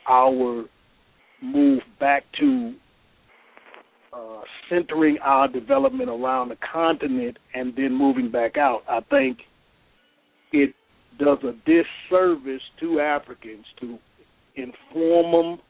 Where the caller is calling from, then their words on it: Michigan, United States; I'm calling out of Michigan.